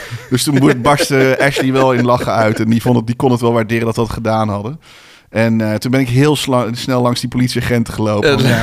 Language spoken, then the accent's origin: Dutch; Netherlands; ik dacht, ik ben Hollander